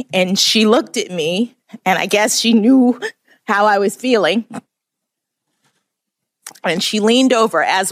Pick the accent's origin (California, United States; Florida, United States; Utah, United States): Florida, United States; Miami; I'm from Miami, Florida. Boston is very cold.